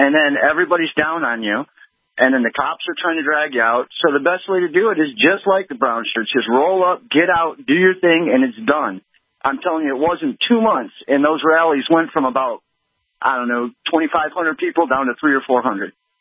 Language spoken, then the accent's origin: English; Michigan, United States; I'm from Michigan originally